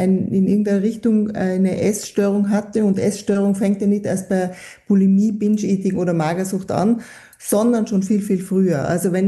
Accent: Tyrol, Austria; Ich komme aus Tirol

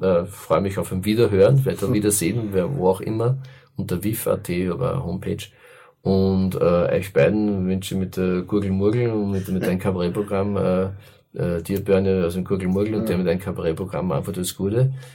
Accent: Enns, Upper Austria, Austria; das war mir ein ganz großes Anliegen für meine Heimatstadt Enz.

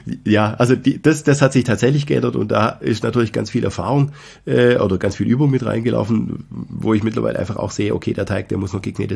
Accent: Swabia, Germany; als Schwabe schmeißt man ja nichts weg, ne?

